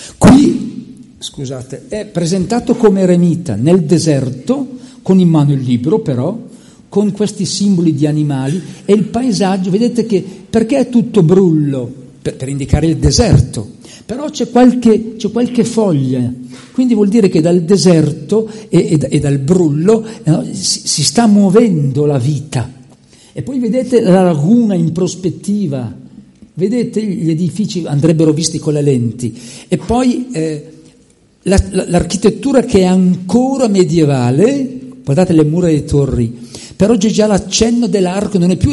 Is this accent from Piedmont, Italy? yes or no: no; Milan, Lombardy, Italy; io che sono milanese e che la sorte mi ha collocato in una cattedra di questa nuova università